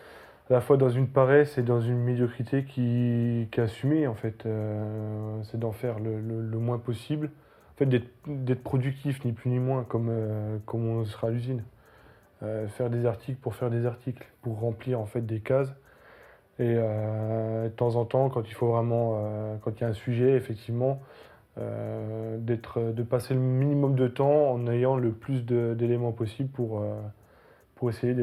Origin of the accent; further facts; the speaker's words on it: Besançon, Bourgogne-Franche-Comté, France; J'ai 29 ans. Je vis à Besançon, donc dans le quartier de Planoise, voilà, comme mon nom l'indique.